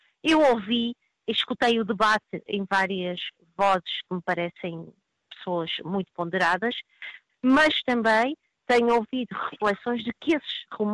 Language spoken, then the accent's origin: Portuguese; Portugal; e é preciso dizer que eu cresci em Portugal